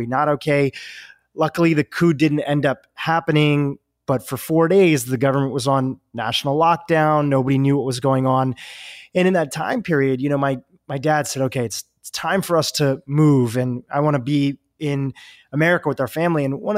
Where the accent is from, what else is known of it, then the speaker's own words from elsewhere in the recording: Nairobi, Kenya; born there; I was born in Nairobi, Kenya, in Africa, and my family is a fourth generation Kenyans.